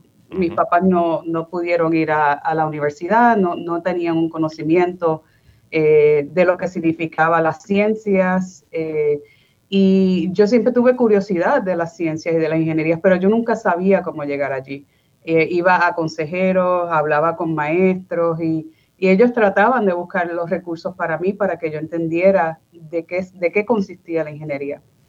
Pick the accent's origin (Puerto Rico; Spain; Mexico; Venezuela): Puerto Rico; Mayagüez; moved away as an adult; now in United States; Pues mira, yo me crié en Puerto Rico. Yo nací en Mayagüez, Puerto Rico, y hice mi estudio hasta la universidad a nivel bachiller en Mayagüez. Estudié ingeniería química y después de ese tiempo pues vine para Estados Unidos para mis estudios doctorales.